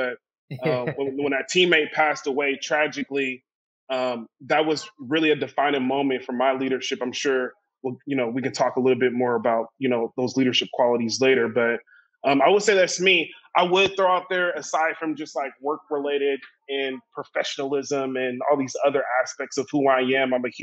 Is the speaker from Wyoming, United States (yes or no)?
no; Sacramento, California, United States; I mentioned growing up in South Sac.